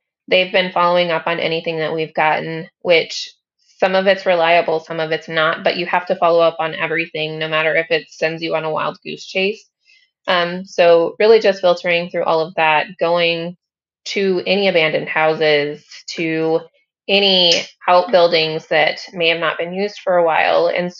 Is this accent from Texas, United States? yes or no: yes; Amarillo, Texas, United States; And then, of course, in Texas, we're from Amarillo, Texas. My mom lives in Lubbock, Texas.